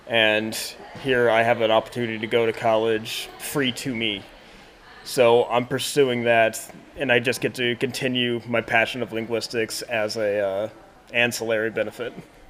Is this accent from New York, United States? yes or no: no; Oklahoma City, Oklahoma, United States; And then I'm actually from Oklahoma City, so I moved back to Oklahoma City afterwards.